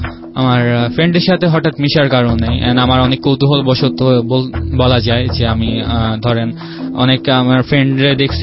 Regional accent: Dhaka, Dhaka Division, Bangladesh; born there; আমার জন্ম ঢাকাতে হয়েছে, আমার আম্মু আগে পাকিস্তানে ছিল, আমাদের ফুল ফ্যামিলি ঢাকাতেই।

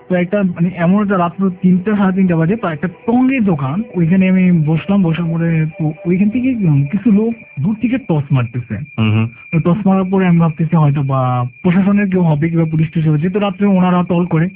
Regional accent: Dhaka, Dhaka Division, Bangladesh; আমি চিটাগংয়ের ভাষায় কথাগুলো বুঝতেছিলাম না। তো আমাকে জিজ্ঞাসা করছি তোমার বাড়ি কোথায়, তা বলতেছি যে আমার বাড়ি ঢাকা।

